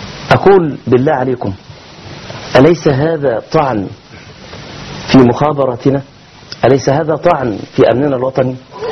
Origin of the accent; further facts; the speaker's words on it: Egypt; إن إحنا كمصريين